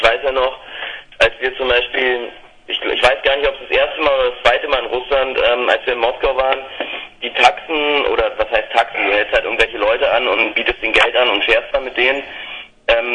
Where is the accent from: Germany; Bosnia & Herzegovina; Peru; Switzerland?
Germany; Berlin; Ja, selbst als Berliner, wo wir vorhin schon gesagt haben, Mensch, Berlin ist so groß und so weitläufig